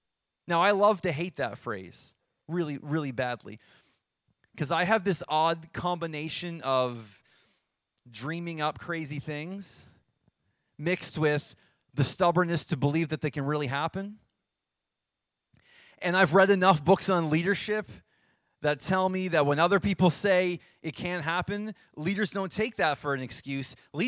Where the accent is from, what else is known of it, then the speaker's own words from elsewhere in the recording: Yarmouth, Nova Scotia, Canada; But I remember when I was growing up in Yarmouth, we had Acadian Lines bus service.